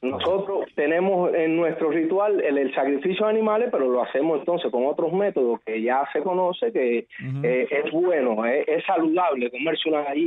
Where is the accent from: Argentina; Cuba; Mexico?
Cuba